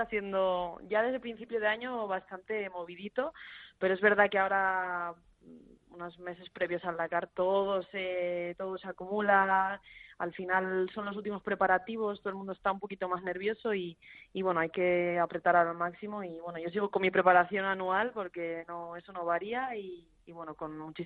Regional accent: Burgos, Castile and León, Spain; Burgos, mi tierra

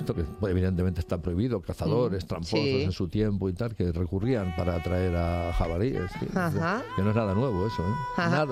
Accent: Castilla-La Mancha, Spain; De donde yo soy, Monterrey Toledo.

